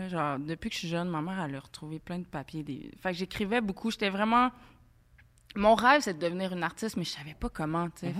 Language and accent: French; Granby, Quebec, Canada; Puis je viens de Granby, en fait. Moi, j'ai habité à Granby.